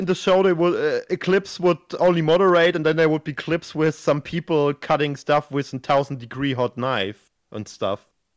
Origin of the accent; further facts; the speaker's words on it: Germany; I don't know, but I'm from Germany.